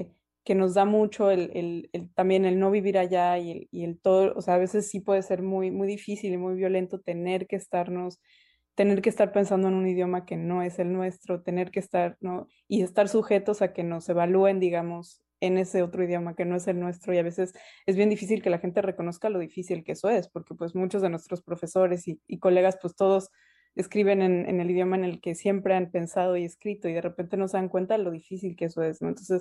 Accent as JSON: {"language": "Spanish", "country": "Mexico", "tie": "born or raised there", "also_born_or_lived": "United States", "first_language": "Spanish", "moved": "as an adult", "lives_now": "Canada", "said": "yo crecí en México hablando español, esa es mi lengua materna y la lengua en la que me siento más cómoda expresándome. Y luego me fui a hacer un doctorado a Estados Unidos y ahora estoy aquí en Canadá"}